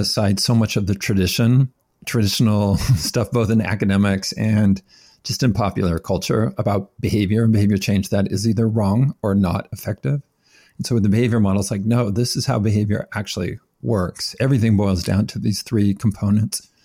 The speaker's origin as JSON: {"language": "English", "region": "California", "country": "United States", "tie": "born or raised there", "said": "I grew up in California in a Mormon home. My parents and grandparents and great-grandparents, all of them were Mormons."}